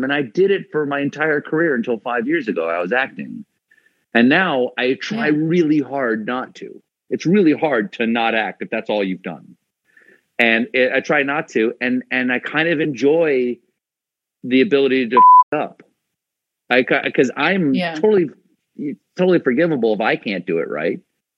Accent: Ireland; I'm Irish, but I get the idea.

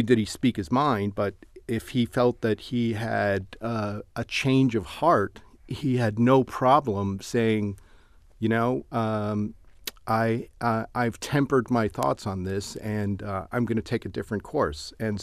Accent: Cleveland, Ohio, United States; when I grew up in Cleveland, Ohio, and I went to, you know, I loved history classes, and I remember studying that march.

